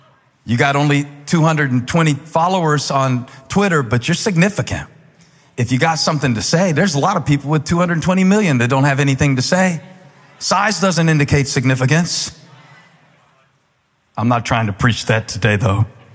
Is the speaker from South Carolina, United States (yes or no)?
yes; Moncks Corner, South Carolina, United States; I grew up in South Carolina. I just say the state now. But when I really want to identify it, where at in South Carolina, a little town about 30 miles north of Charleston called Monk's Corner.